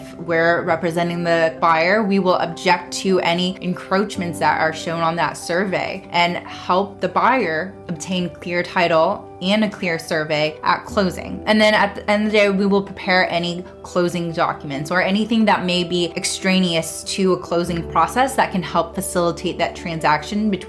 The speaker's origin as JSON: {"language": "English", "town": "Tampa", "region": "Florida", "country": "United States", "tie": "born or raised there", "said": "So I grew up here in Tampa Bay. I went to Plant High School. So this is where my family is. This is where my friends are."}